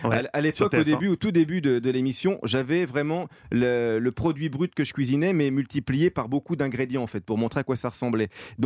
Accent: Grand Est, France; j'ai grandi dans les Vosges en Lorraine

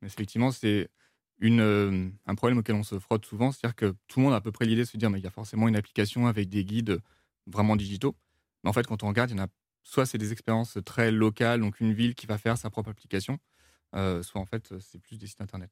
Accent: Paris, Île-de-France, France; même personnellement en tant que Parisien

